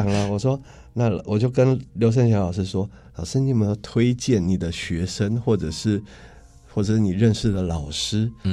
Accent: Taipei, Taiwan; 坦白说我在台北从小长大的我都不知道二旗在哪里对

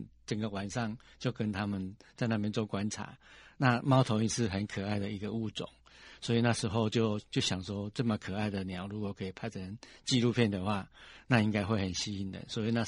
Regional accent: Taiwan; born or raised there

